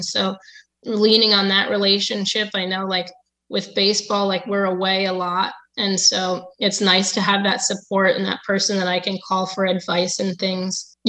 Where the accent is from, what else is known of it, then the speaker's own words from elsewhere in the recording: Connecticut, United States; No, it wasn't. I'm from Connecticut.